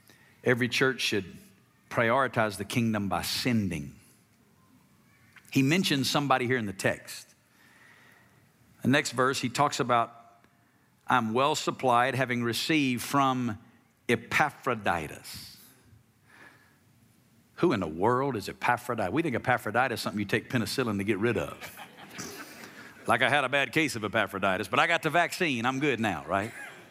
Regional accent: Alabama, United States; moved away as an adult; I was from Alabama, never been west of the Mississippi River, 28 years old, never planted a church in my life.

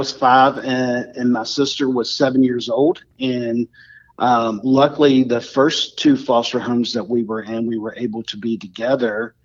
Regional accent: Portsmouth, Virginia, United States; born there; I was born in Portsmouth, Virginia, and I was born in a normal family.

